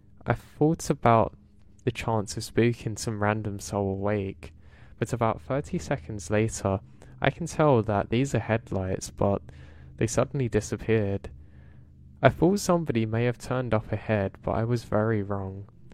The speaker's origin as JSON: {"language": "English", "town": "West Palm Beach", "region": "Florida", "country": "United States", "tie": "born or raised there", "said": "I grew up in West Palm Beach. I had never seen anything like this before."}